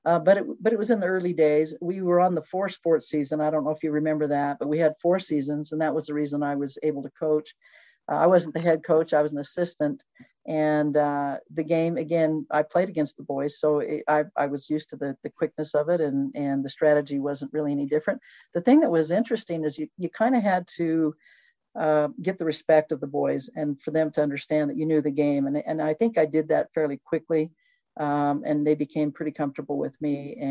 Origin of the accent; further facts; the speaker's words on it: Mountain View, Wyoming, United States; now we can't lose to Mountain View. It's my hometown, and they'll be giving me a hard time for now until the end of time.